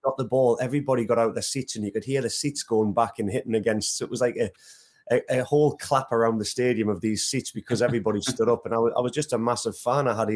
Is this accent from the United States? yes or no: no; North East England, United Kingdom; Now, you're an 18-year-old lad going down to London, and I'm from the Northeast. I'm a sand dancer.